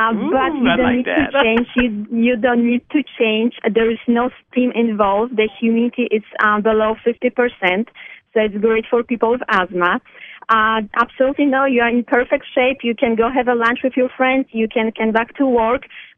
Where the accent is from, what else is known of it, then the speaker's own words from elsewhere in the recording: Poland; English is a second language; as you can easily hear, I wasn't born here. I'm originally from Poland